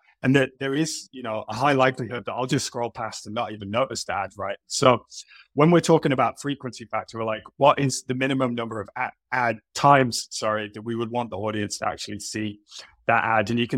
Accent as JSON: {"language": "English", "country": "United Kingdom", "said": "Yeah, well, I am British, so that is the reputation."}